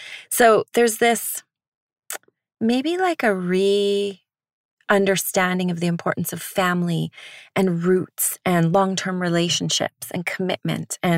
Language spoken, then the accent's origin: English; Canada; I'm from Canada